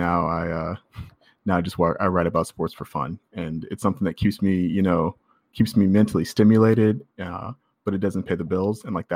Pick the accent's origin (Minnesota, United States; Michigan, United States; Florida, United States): Michigan, United States; Redford; So I grew up in Redford, which is just north of Dearborn, just west of Detroit. And I went to Detroit Country Day, actually.